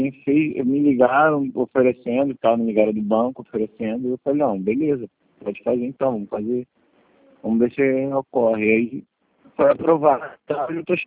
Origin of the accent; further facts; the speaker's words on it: Rio de Janeiro, Brazil; Não, eu sou do Rio